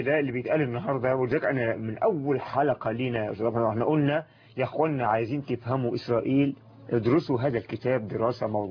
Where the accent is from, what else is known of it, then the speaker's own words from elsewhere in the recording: Egypt; انا كمواطن مصري